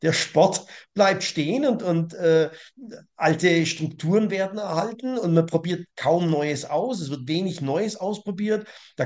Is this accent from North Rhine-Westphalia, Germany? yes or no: no; Rothenburg, Bavaria, Germany; born there; Also ich bin zwar ein gebürtiger Rodenburger, habe aber nie mitgemacht